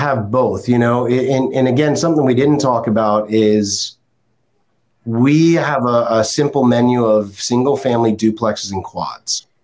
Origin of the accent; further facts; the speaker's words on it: New Jersey, United States; I'm a former Jersey boy. I grew up in New Jersey.